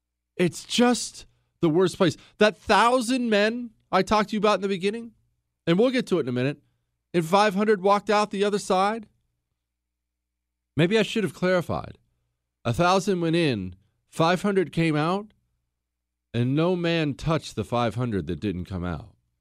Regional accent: United States; I'm an American

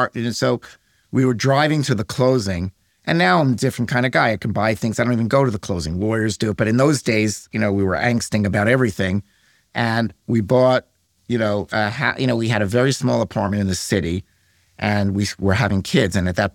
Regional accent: Brooklyn, New York, United States; I came from Brooklyn. I never went, you know, never saw it.

